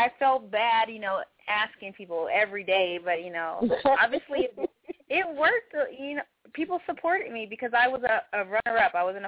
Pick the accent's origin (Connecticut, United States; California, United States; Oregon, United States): California, United States; because I grew up in California. I was going to fashion design school.